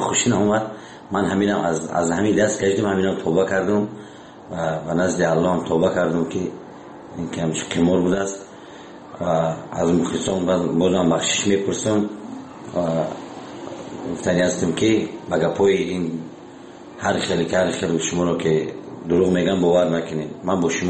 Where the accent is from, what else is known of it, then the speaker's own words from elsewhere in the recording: Tajikistan; بازم خواهش میکنیم که به ما تاجیک هستیم همدیگر رو دستگیری کنیم